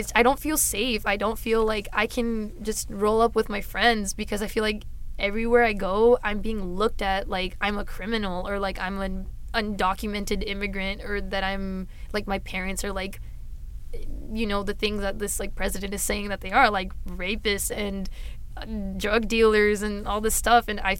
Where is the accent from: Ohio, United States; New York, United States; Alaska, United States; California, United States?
California, United States; Because like, I grew up in the Bay, and everyone there is like brown, and like the white people are cool with it.